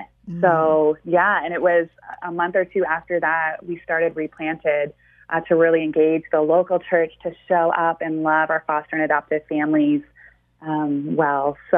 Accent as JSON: {"language": "English", "country": "Canada", "lives_now": "United States", "said": "I'm a Canadian, and so I had a visa and I was working in the U.S."}